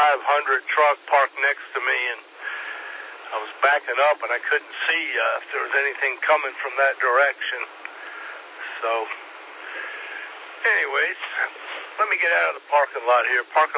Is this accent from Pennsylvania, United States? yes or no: no; New York, United States; now in South Carolina, United States; I grew up in New York, and there ain't a whole lot I'd say that New York does better than the rest of the country.